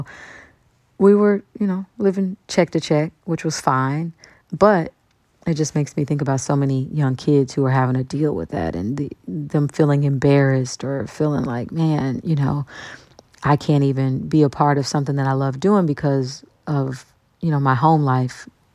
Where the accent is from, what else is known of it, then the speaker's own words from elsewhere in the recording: Kansas City, Kansas, United States; And I'm from Wyandotte County, Kansas City, Kansas, and Kansas City, Missouri is like 5 minutes away. It's like a bridge separates us.